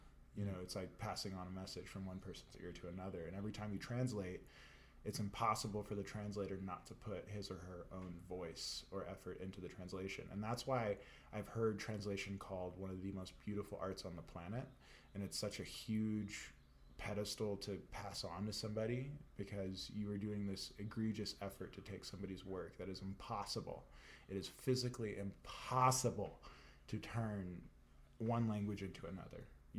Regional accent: the South, United States; because I grew up in the South. You know, I grew up in a place where you had to be religious or else you were part of the minority.

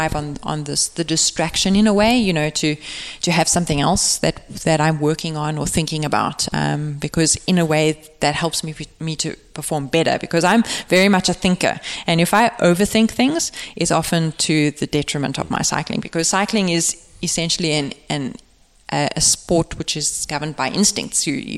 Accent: South Africa; growing up in South Africa where the year runs January to December and I'm born in December

